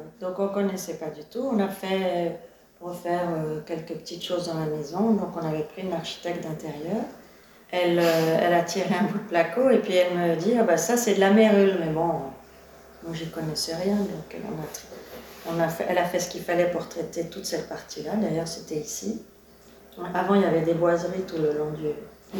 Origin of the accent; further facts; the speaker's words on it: Paris, Île-de-France, France; On est des Parisiens.